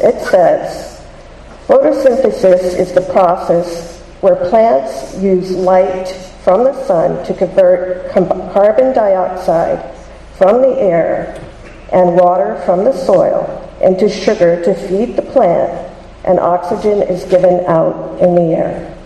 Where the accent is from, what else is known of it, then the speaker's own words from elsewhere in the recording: Plainfield, Massachusetts, United States; I'm from Plainfield, Massachusetts.